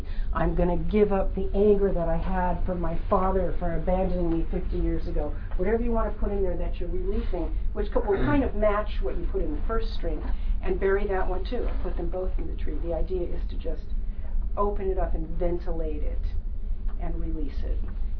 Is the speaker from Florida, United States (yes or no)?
no; Oregon, United States; We don't have a lot of rivers here. I came from Oregon where there were rivers everywhere.